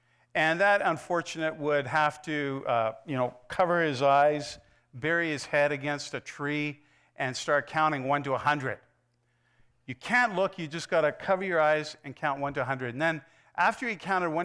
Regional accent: Cold Lake, Alberta, Canada; we played that hour after hour growing up in Cold Lake, Alberta.

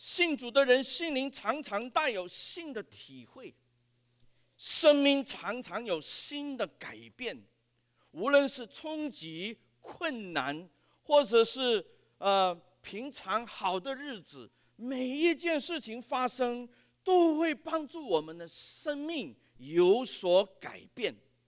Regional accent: China; 所以我们中国人很有福啊，因为我们中国人可以有两个新年

